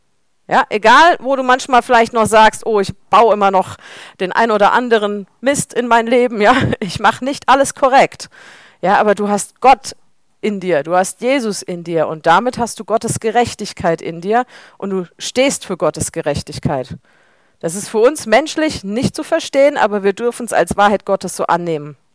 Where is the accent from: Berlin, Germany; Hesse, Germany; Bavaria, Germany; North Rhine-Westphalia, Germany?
Hesse, Germany; Sensbachtal; wir hatten mehrere Brände bei uns in Sensbachtal, weil es zu trocken war.